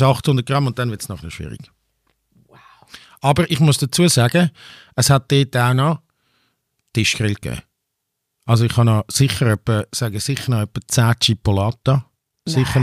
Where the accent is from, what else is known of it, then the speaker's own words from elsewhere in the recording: Dättwil, Aargau, Switzerland; bei meinem alten Freund von Dattwil und so, wo ich aufgewachsen bin.